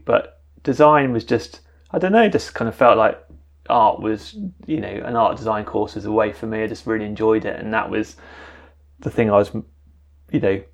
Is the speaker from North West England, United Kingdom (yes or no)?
no; Birmingham, West Midlands, United Kingdom; accent: Brummy; I grew up in Birmingham, as you can tell by my thick Brummy accent.